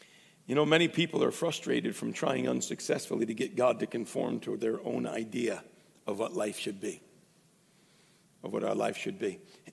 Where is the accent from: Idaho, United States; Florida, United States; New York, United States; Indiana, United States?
New York, United States; Earlton; It was the center of our universe where we came from. But just because we came from Earlton